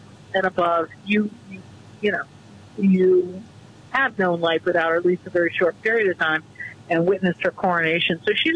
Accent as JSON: {"language": "English", "country": "United States", "said": "As an American, we're not supposed to be big on royalty."}